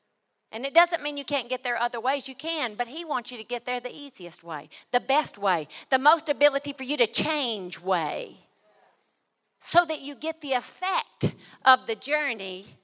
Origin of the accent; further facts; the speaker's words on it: Mississippi, United States; I grew up in Choctaw County, Mississippi, right by a cemetery.